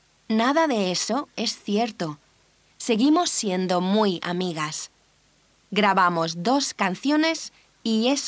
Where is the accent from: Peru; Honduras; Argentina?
Peru; now in Spain; soy peruana, pero mis padres son portugueses, así que estoy de nuevo en Europa. Mis padres siempre se han mantenido en contacto con la familia en Portugal, así que yo soy peruana de nacimiento